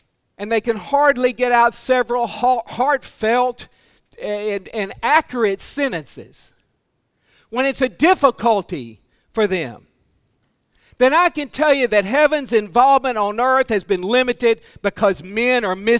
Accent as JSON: {"language": "English", "town": "Port Arthur", "region": "Texas", "country": "United States", "tie": "born or raised there", "said": "When I was a child, 6 or 8 years old, the churches that I grew up in Port Arthur, Texas, were very concerned about the children"}